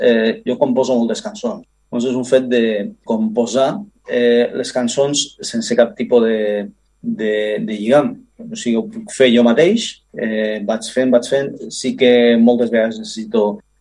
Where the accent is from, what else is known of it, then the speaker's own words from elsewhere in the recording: Catalonia, Spain; jo soc pues, de pares colombià i mare aragonesa, però nascut a Catalunya i soc català.